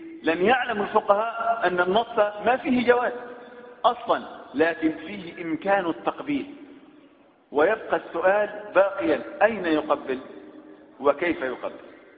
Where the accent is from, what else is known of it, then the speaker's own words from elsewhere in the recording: Upper Egypt, Egypt; إلى الآن حتى عندنا في الصعيد